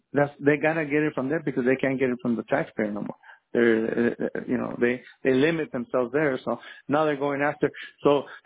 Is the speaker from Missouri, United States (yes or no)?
no; El Paso, Texas, United States; Like, I'm from El Paso, right? But I live here now. I've been here 15 years.